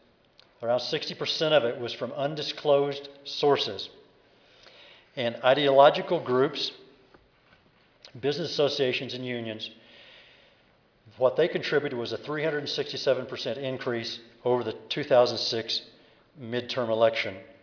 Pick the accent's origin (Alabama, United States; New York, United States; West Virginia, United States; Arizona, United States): Arizona, United States; I'm not sure it's really the best thing to say that I'm from Arizona. Some of these are Arizona examples, but the part of the state I live in is very liberal.